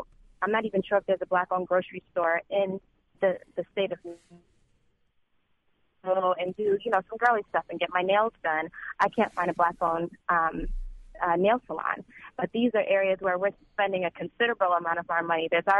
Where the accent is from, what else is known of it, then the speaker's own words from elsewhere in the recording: Boston, Massachusetts, United States; Originally from Boston.